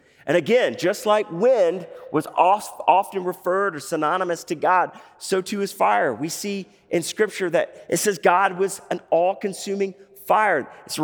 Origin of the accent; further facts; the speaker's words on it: Alabama, United States; All right, I can say that because I'm from Alabama, all right?